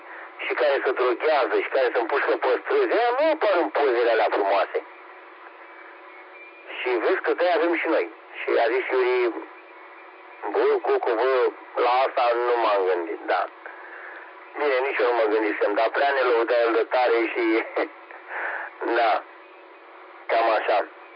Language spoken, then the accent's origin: Romanian; Romania; Și noi suntem români și trebuie să iubim România.